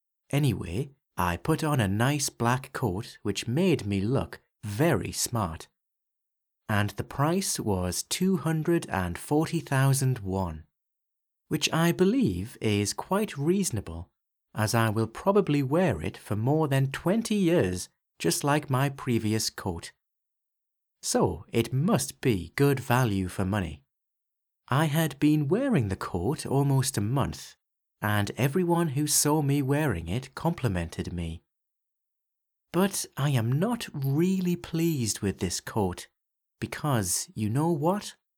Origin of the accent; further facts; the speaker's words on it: England, United Kingdom; but I am British, and Brits don't complain about things